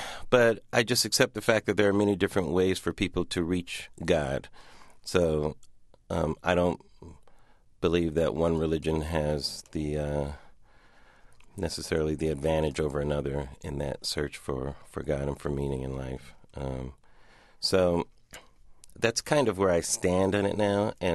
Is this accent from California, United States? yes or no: yes; Pomona, California, United States; born or raised there